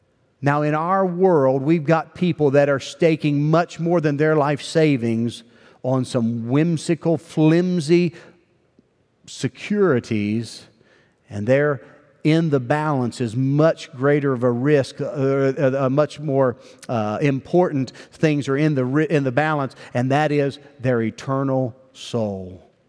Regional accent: Wellsburg, West Virginia, United States; also born or lived in Wheeling; I was born in Wheeling, West Virginia. We lived in Wellsburg, West Virginia, which is in the northern panhandle of the state.

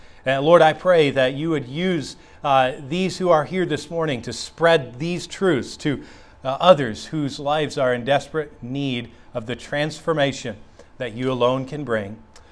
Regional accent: the North, United States; now in Southern US; And I know I'm from the North and I'm in the South

